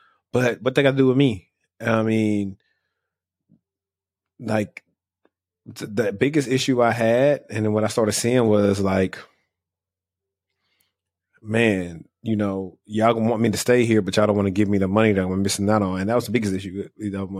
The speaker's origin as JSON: {"language": "English", "region": "Louisiana", "country": "United States", "moved": "yes", "lives_now": "Dallas–Fort Worth, United States", "said": "I'm from Louisiana, and I moved to the DFW area exactly 6 years ago."}